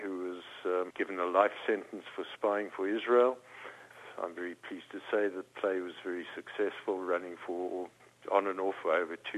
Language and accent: English; Pretoria, Gauteng, South Africa; I come from Pretoria in South Africa.